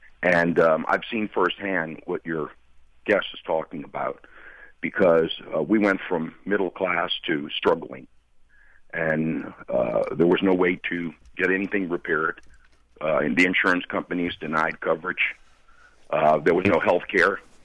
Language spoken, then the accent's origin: English; New Orleans, Louisiana, United States; I'm from New Orleans, 13th generation. My family came to Louisiana in 1699.